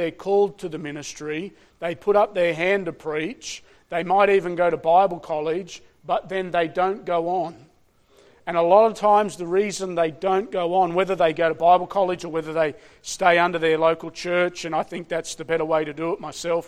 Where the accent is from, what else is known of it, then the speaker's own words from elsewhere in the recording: Australia; and I'm Australian, so I'm going to say it.